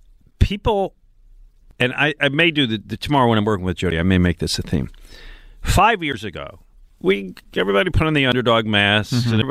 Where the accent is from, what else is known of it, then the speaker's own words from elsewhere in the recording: Philadelphia, Pennsylvania, United States; It's a weird position to be in as a Philadelphian.